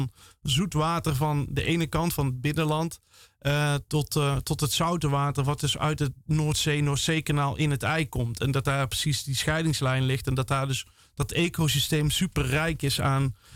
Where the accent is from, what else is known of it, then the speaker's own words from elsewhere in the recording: Netherlands; Ik bedoel, we zijn gewoon Nederlanders, hier zijn we goed in.